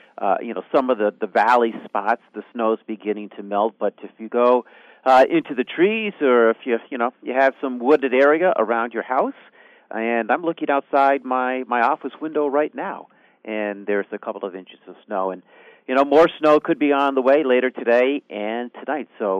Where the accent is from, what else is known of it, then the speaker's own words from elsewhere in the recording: Lake Placid, New York, United States; I was raised in Lake Placid